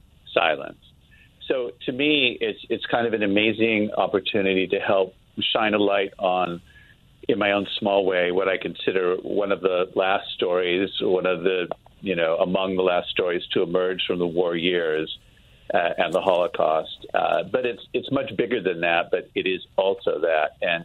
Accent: United States; Yes, Lisa, I'm American, just sitting that straight, but that's all right.

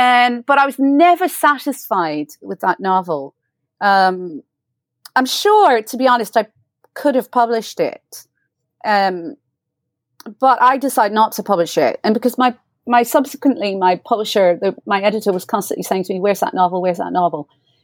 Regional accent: England, United Kingdom; born there; first language Hiberno English; I'm mixed, because I was born in England. My father was English, my mother's from rural Ireland. So I'm in that way, but I'm very influenced by the Irish language, and because that's my mother tongue, right?

